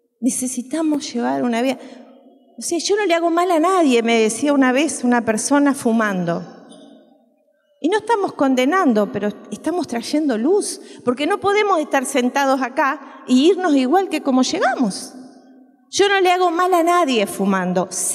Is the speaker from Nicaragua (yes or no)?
no; Uruguay; pues yo soy uruguaya